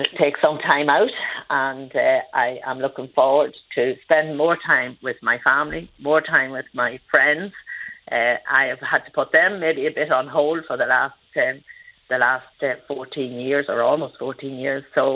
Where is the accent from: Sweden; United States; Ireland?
Ireland; Ulster; accent: Monaghan; particularly about my Monaghan accent on many occasions, and I have to say I'm very proud of my Monaghan accent